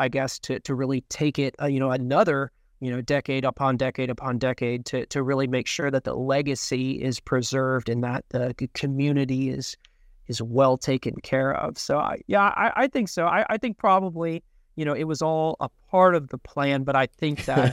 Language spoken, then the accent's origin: English; Jacksonville, Florida, United States; I was born and raised in Jacksonville as well, and my parents have been living here most their entire lives, and even their parents for a great part of their lives.